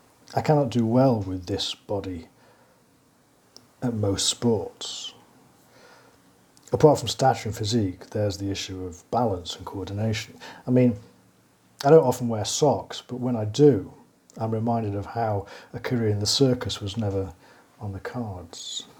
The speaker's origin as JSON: {"language": "English", "region": "England", "country": "United Kingdom", "tie": "born there", "said": "I was born in October 1967 in England"}